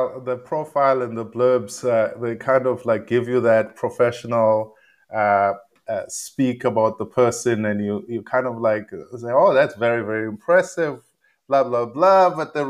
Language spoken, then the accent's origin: English; South Africa; And as a South African, I lived in South Africa